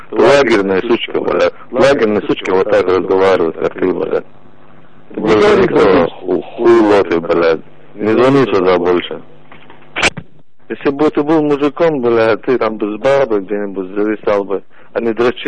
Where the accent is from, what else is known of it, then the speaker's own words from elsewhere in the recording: Chechnya, Russia; Я чеченец.